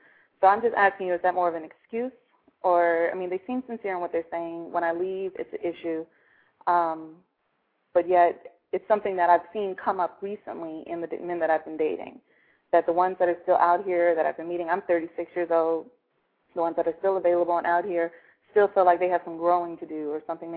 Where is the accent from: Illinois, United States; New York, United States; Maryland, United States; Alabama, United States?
Illinois, United States; Chicago; Well, I'm actually from Chicago